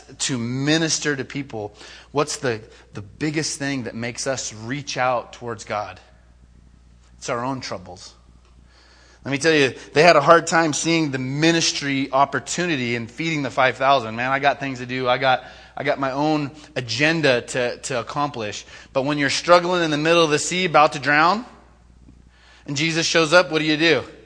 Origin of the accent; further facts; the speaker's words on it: California, United States; Granted, I came from California, and I went to school with Greg Laurie for a little bit, and went to Harvest Crusades, and went to church of 5,000 people.